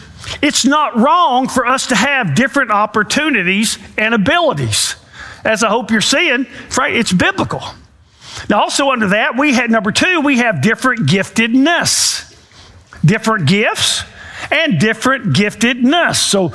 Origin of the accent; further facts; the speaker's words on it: Inskip, Tennessee, United States; born there; I was born poor in Inskip. I wasn't born